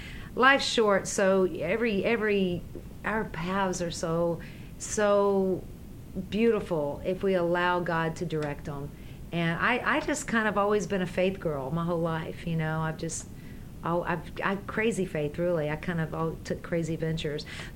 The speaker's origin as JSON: {"language": "English", "region": "Kentucky", "country": "United States", "tie": "born there", "said": "I was born in Kentucky"}